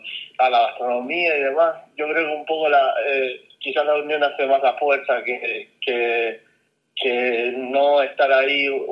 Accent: Canary Islands, Spain; Fuerteventura para mí es mi tierra

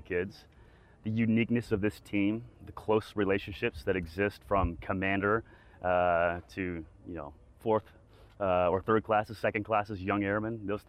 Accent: Oklahoma City, Oklahoma, United States; I'm kind of a, you know, I'm from Oklahoma City, but I came from a military family.

